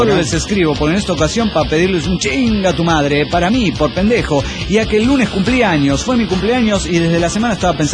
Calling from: Córdoba, Argentina; de Vialema C, Córdoba, Argentina.

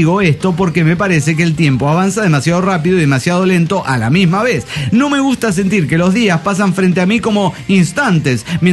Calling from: Greenville, Carolina, United States; de Greenville, Carolina.

